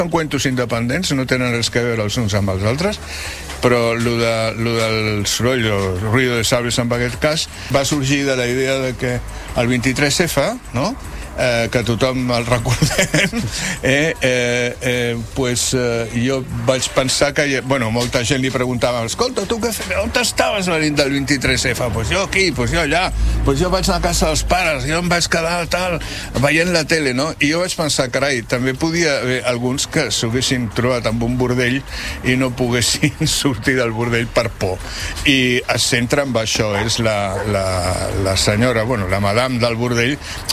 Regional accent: Barcelona, Catalonia, Spain; sempre a Barcelona, clar, sempre perquè soc barceloní.

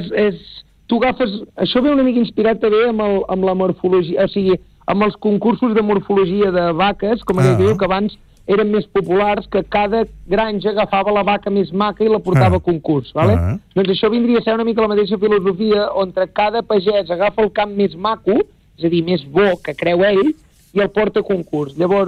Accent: Esponellà, Catalonia, Spain; jo que soc del municipi d'Esponellà

